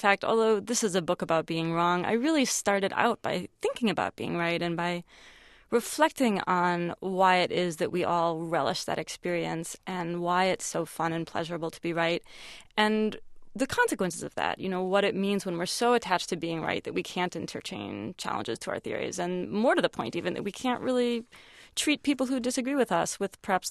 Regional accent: New York, United States; Yes, as a fellow New Yorker, I can second that.

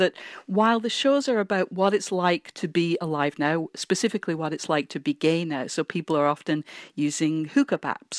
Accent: Manchester, North West England, United Kingdom; they're set in Manchester, which happens to be my hometown in England

